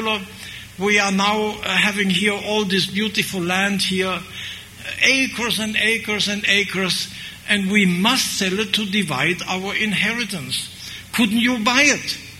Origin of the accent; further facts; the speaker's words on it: Grand Est, France; although I come from Alsace-Lorraine where we drink beer by the tons.